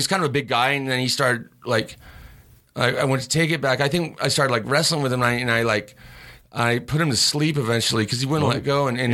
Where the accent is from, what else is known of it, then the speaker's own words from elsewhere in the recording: California, United States; But maybe that comes from like growing up in California because I'm not like I've never been like a stoner guy.